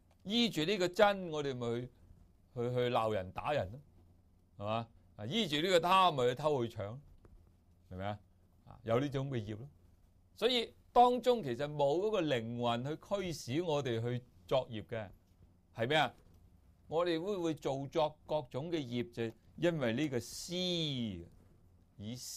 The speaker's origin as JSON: {"language": "Chinese", "country": "China", "said": "我们中国人就说什么？一个人一死呢，个魂魄走了出来了"}